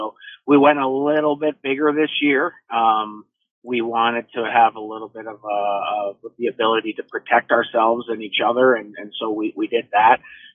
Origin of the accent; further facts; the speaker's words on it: Thunder Bay, Ontario, Canada; back in Thunder Bay in my hometown.